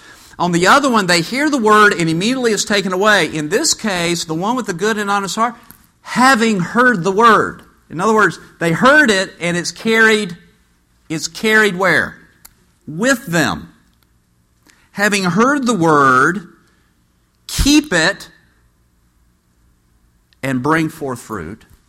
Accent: United States; I just want you to know that I'm an American

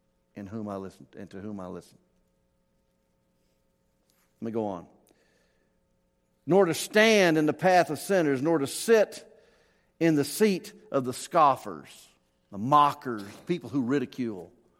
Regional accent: Memphis, Tennessee, United States; also born or lived in North Mississippi; I'm a redneck from Memphis and North Mississippi. That's who I am.

